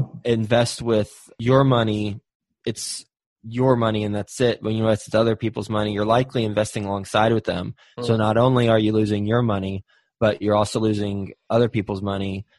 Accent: Texas, United States; And since the property was in Houston, and I'm from Texas, so I have a lot of colleagues who live in Houston.

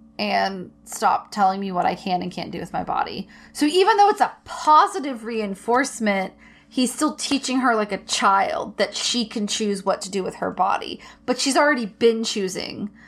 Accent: United States; and maybe this is because I'm an American

